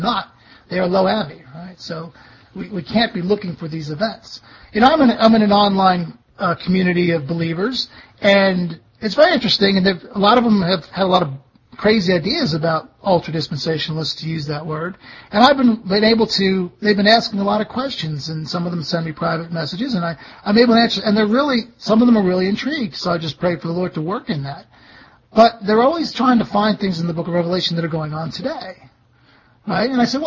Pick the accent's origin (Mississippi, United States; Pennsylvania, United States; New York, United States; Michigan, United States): Pennsylvania, United States; Philadelphia; I'm from Philadelphia, so whatever we say is right.